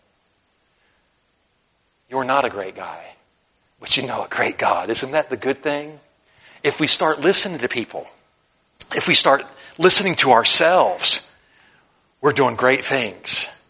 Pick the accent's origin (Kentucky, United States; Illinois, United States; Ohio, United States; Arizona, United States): Kentucky, United States; We're from Kentucky.